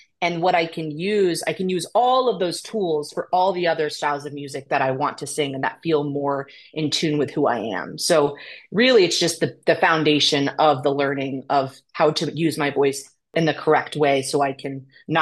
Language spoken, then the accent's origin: English; Phillips, Maine, United States; where I grew up in Maine, it was a very small town called Phillips, Maine, and there wasn't a lot to do.